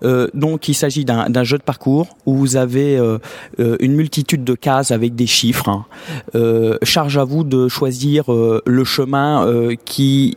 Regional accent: Avranches, Normandy, France; now in Île-de-France, France; je suis normand, d'Avranches plus précisément, et exporté en région parisienne pour des besoins professionnels. Mais mon âme est normande.

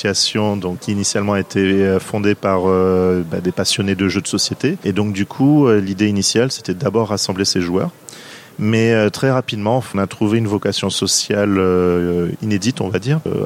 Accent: Guadeloupe; moved away as an adult; initialement j'étais de Guadeloupe, où on a préparé ce projet. Donc je savais que j'allais arriver en Guyane, qui était assez proche malgré tout de ma Guadeloupe natale

